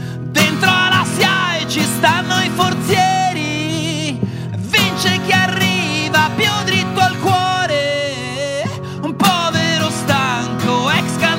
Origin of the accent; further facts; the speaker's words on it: Padua, Veneto, Italy; now in Milan, Italy; c'è questa città Milano, che è la città che mi ha, diciamo, adottato, perché io comunque sono originario di Padova, ma vivo qui da 16 anni, quindi ormai un grande pezzo della mia vita l'ho passato qua.